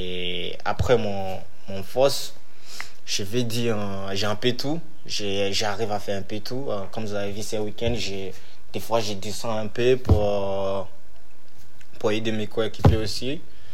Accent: Benin City, Edo, Nigeria; now in France; En fait, j'ai commencé le foot au Nigeria. Et j'ai resté un peu dans mon city, Benin City. Et j'ai commencé petite. Et après, je suis venu en Europe.

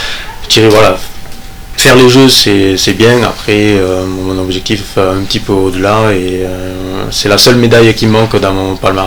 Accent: Millau, Occitanie, France; moved away as an adult; now in Paris, France; Je suis originaire de l'Aveyron, de Millau exactement.

